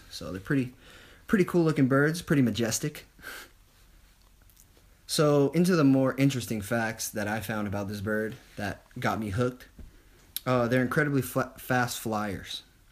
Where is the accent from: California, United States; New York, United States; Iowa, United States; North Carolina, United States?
California, United States; Honestly, I'm from California, and I had no idea what our state bird was before I looked it up.